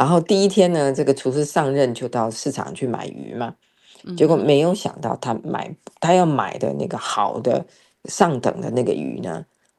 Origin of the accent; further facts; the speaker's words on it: China; 所以它整颗看起来就是我们中国人的这个叫做红蛋哈。